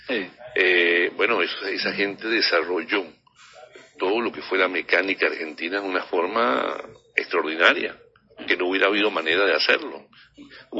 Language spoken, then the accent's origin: Spanish; Venezuela; Esta época creo que para nosotros, como venezolanos, no es la mejor época para salir.